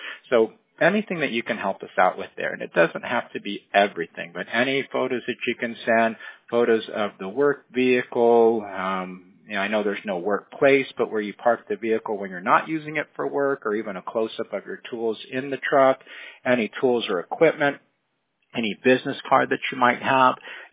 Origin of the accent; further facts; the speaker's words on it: Fountain Valley, California, United States; also born or lived in Bellevue; I was born in Bellevue, but before I turned a year old, we moved to Fountain Valley in Orange County. So I spent like 54 years pretty much in Southern California.